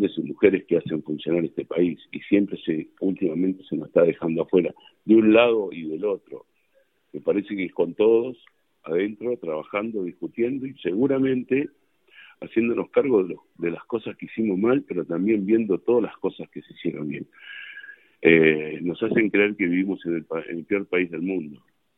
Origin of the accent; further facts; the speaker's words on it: Argentina; Pero yo tengo la esperanza como argentino que podamos solucionar los problemas urgentes a la gente